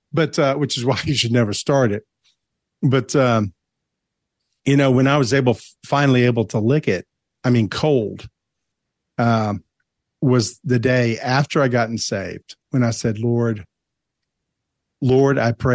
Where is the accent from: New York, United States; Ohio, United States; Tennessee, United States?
Tennessee, United States; growing up in Tennessee, chewing tobacco, skull was just the rage.